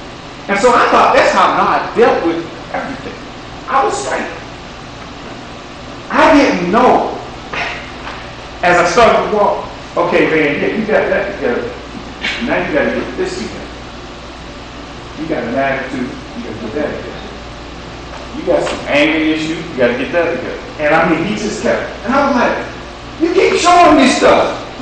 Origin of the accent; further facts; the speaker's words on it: Clemson, South Carolina, United States; I'm from Clemson.